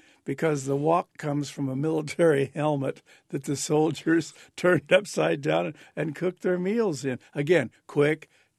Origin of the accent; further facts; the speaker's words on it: United States; Well, only because we have as American cooks, we have adapted to doing stir fry.